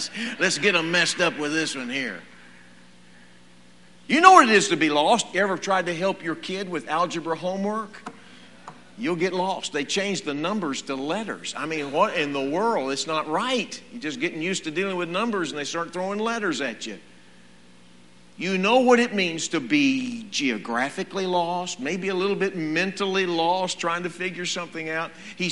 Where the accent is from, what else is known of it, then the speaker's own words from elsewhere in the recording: Texas, United States; Well, being a Texan like most of you here in this building, it sounds like an old Western, doesn't it?